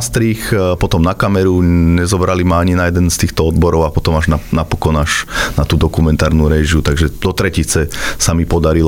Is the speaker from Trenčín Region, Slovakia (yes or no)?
yes; Ladce, Trenčín Region, Slovakia; U nás v Lacoch sa vtedy stavala diaľnica, ešte to bolo, myslím, ešte za Mečiara, dokončovalo sa všeličo a prišlo veľa rôznych robotníkov.